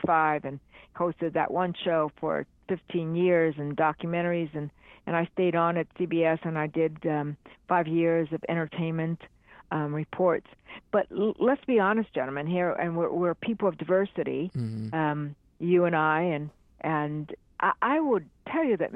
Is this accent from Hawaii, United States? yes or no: yes; Hawaii, United States; I am third generation, so, you know, I was born and raised in Hawaii, so were my parents. But my grandparents spoke Japanese.